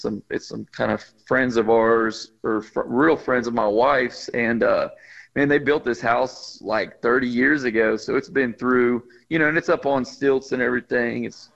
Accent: Angleton, Texas, United States; My earliest memories I grew up in Angleton, and we used to, you know, me and my dad, shoot, when I'm 6, 7, 8, 9 years old, hop in the car and drive down to Jamaica Beach area.

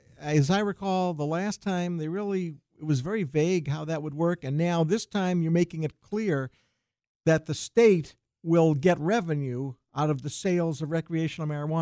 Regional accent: Boston, Massachusetts, United States; This is my hometown.

